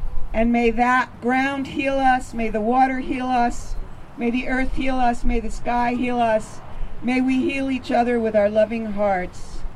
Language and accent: English; New Mexico, United States; we followed the footsteps of the bomb from my home state of New Mexico on July 14th, where it was first tested.